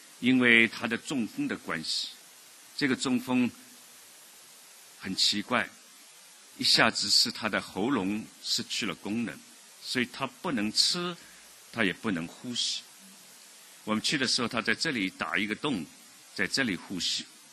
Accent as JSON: {"language": "Chinese", "region": "Shanghai", "country": "China", "said": "因为我们都是上海人，所以我们可以谈得比较接近一点"}